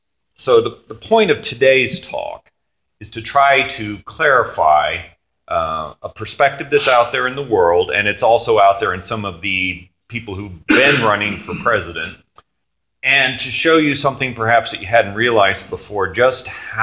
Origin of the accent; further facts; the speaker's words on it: Tullahoma, Tennessee, United States; In my hometown of Tullahoma, the mayor has a day of prayer